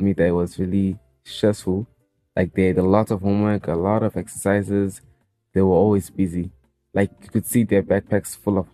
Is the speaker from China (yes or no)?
yes; China; Yes, I was born and raised in China.